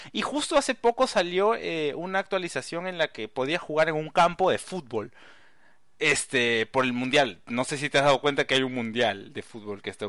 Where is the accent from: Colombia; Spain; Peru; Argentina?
Peru; Y el mío tampoco, porque acá todos somos de Perú.